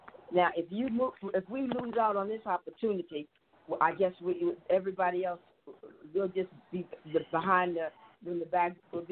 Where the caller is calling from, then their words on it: Point Blank, Texas, United States; I'm calling from Point Blank, Texas.